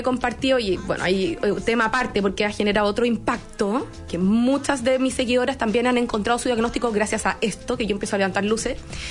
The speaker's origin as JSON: {"language": "Spanish", "country": "Mexico", "said": "contrasta eso con una americana, como mexicana."}